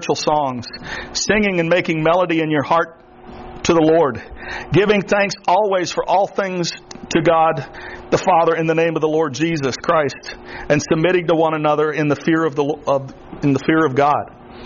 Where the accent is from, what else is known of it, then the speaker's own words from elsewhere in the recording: Florida, United States; I'm from the Everglades, literally from the Everglades.